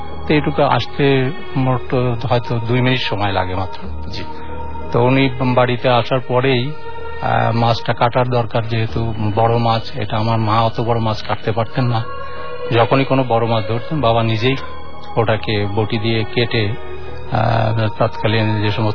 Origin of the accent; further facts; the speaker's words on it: Suryanagar, Dhaka Division, Bangladesh; now in Dhaka, Bangladesh; আমি শান্তিনগর থেকে এসেছি, আমার গ্রামের বাড়ি রাজবাড়ী জেলার সূর্যনগরে।